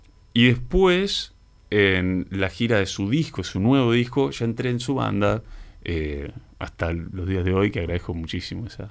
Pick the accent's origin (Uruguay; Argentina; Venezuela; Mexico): Uruguay; soy uruguayo, entonces como que pienso y siento muchas veces y intento expresar en la lengua que me nace